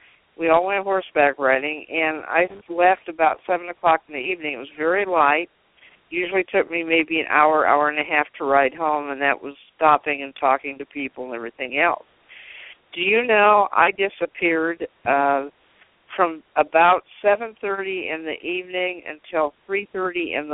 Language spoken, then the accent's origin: English; Iowa, United States; I grew up in Iowa, okay, and most of my friends were farmers, and I grew up in a small town in Iowa, and I had a horse of my own.